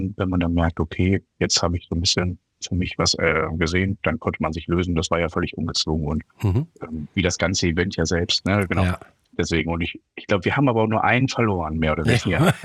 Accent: Hanover, Lower Saxony, Germany; born there; now in Schleswig-Holstein, Germany; ich bin ja kein richtiger Hamburger. Eigentlich bin ich gebürtiger Hannoveraner und wohne auch nur ein kleines Stückchen von Hamburg weg im Speckgürtel von Schleswig-Holstein. Zähle mich aber als Wahlhamburger, würde ich sagen.

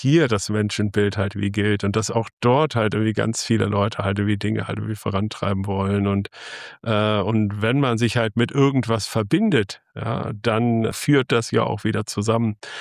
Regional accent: Germany; ich bin ja nun jetzt so Wessi, ja? Also ich bin zwar im Zonenrandgebiet halt dann irgendwie aufgewachsen, ja? Also quasi direkt an der Ostgrenze

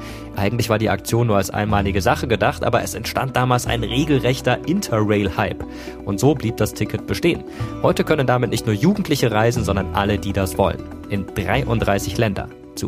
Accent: Karlsruhe, Baden-Württemberg, Germany; Du könntest auch nach Karlsruhe fahren, meine Heimatstadt. Sehr schöne Stadt, kann man sich anschauen.

